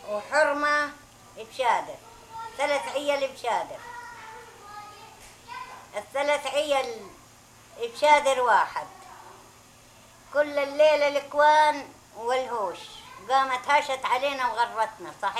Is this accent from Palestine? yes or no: yes; Palestine; moved away; من جينا من فلسطين لليوم كنا فلسطين مسعدين بطرشنا وبأرضنا وبسعادتنا ومبسوطين